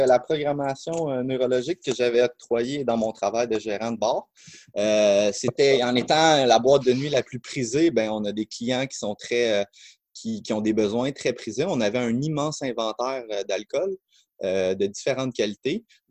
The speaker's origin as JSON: {"language": "French", "town": "Sainte-Adèle", "region": "Quebec", "country": "Canada", "tie": "born or raised there", "said": "Moi, je suis natif de Sainte-Adèle, 5 générations qui vit à Sainte-Adèle. On était dans les premières familles colons de Sainte-Adèle."}